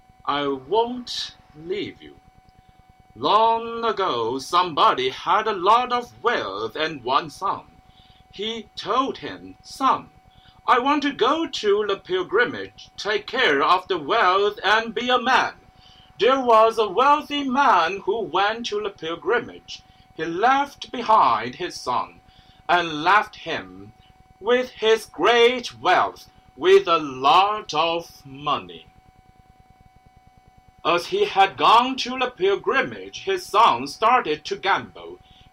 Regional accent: Taiwan; English is a second language; from Taiwan.

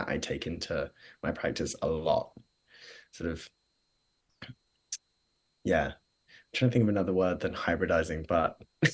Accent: Exeter, South West England, United Kingdom; growing up in Exeter, which is maybe like an hour and a half from Bristol, it doesn't have this the same kind of music history at all.

